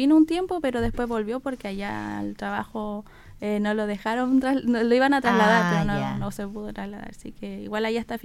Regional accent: Santiago, Santiago Metropolitan Region, Chile; yo como muchos me conocen, soy de Santiago, como he dicho. Estoy como acá hace como 6 años, más o menos.

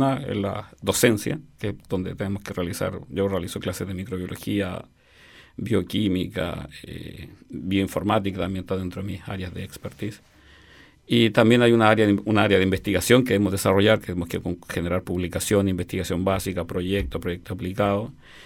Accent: San Bernardo, Santiago Metropolitan Region, Chile; No, técnicamente nací en San Bernardo, estudié hasta los 18 años toda mi enseñanza básica media en San Bernardo

